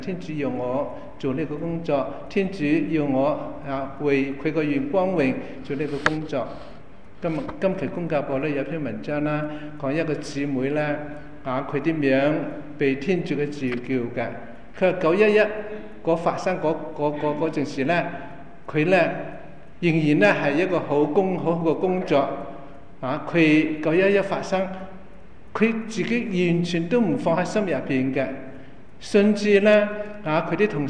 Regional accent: China; 当时跟我们中国人以前的古代一样，父母之命啊，媒妁之言

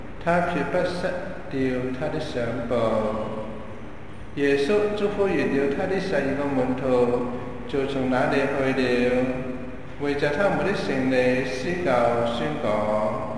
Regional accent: China; 咁我哋中国人做唔做得到咧？

